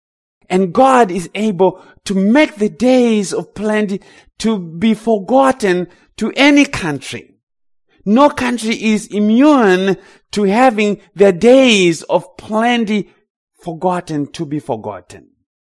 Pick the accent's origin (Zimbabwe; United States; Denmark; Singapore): Zimbabwe; And I can speak here as someone who comes from Zimbabwe, growing up in Zimbabwe.